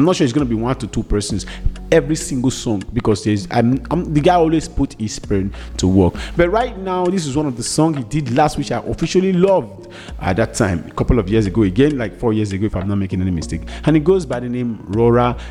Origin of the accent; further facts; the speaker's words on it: Nigeria; there are some things that as an Nigerian, or probably as an African, has been in my mentality for a very long time.